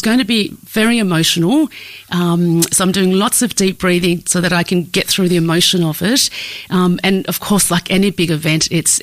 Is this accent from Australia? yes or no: yes; Australia; also born or lived in Vietnam; having come to Australia as part of the first wave of the Vietnamese boat people, you know, growing up in Australia, never really feeling like I fitted in or belonged.